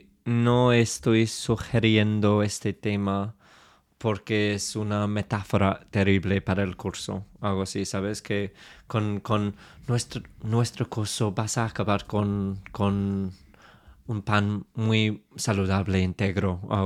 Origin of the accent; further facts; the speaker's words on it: England, United Kingdom; Spanish is a second language; yo soy un inglés muy básico.